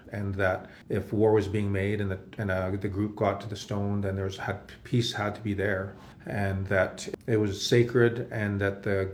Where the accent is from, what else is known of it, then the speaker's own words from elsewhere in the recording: Saskatchewan, Canada; I'm from Poundmaker Cree Nation in Saskatchewan.